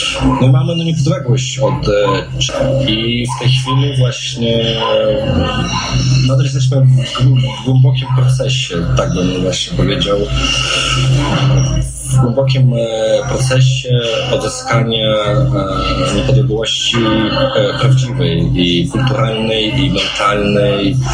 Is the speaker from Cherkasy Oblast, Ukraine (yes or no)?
yes; Cherkasy, Cherkasy Oblast, Ukraine; Polish is a second language; Sam pochodzę z Czerkasów też, to jest taka moja mała ziemia, tam na przykład Dnieprz jest w szerokości 16 kilometrów